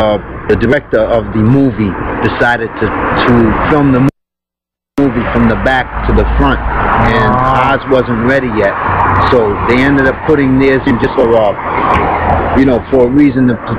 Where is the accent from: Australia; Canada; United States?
United States; Providence, Rhode Island; I was born and raised in Fox Point.